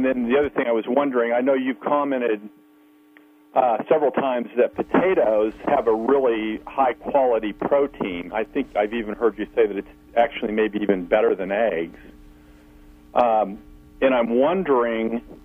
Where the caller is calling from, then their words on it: Missouri, United States; Missouri.